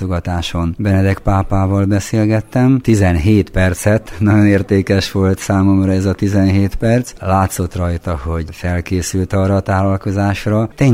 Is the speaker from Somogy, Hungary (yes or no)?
no; Pilisszentlászló, Pest, Hungary; Pilis Szent Lászlón éltem a gyerekkoromat, Szentendrén jártam állami gimnáziumba